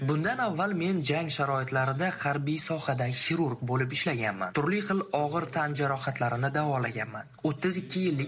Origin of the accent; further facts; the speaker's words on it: Issyk-Kul Region, Kyrgyzstan; moved away as an adult; now in Moscow, Russia; men Qirg'izistondanman. Issiqko'lda tug'ilib, ana shu yerda o'qib ishlaganman. 2000-yillarda esa rafiqam Moskvaga oliy ta'limni olish uchun kelgan. Rafiqam ham shifokor va shundan keyin 2001 yilda men ham Moskvaga kelganman.